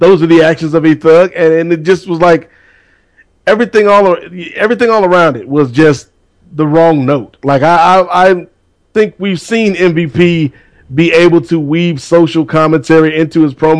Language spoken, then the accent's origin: English; Red Hook, New York, United States; I heard that word a lot growing up in Red Hook.